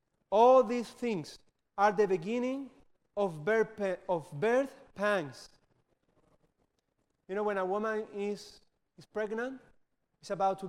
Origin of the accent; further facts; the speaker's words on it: Spain; English is a second language; I am from Spain.